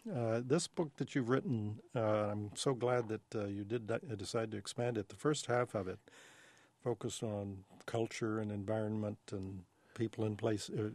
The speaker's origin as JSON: {"language": "English", "region": "Texas", "country": "United States", "tie": "born or raised there", "said": "I grew up in Texas, and my wife's family is from San Antonio."}